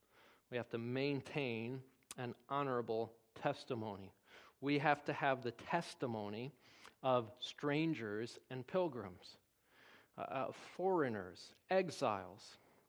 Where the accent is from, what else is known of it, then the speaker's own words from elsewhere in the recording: Wisconsin, United States; now in Indiana, United States; That I live in Indiana, but I'm from Wisconsin.